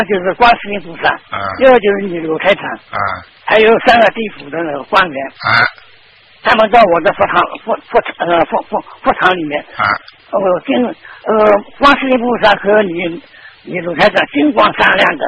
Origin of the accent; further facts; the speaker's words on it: Shanghai, China; 我是上海的，而且我是大陆上海的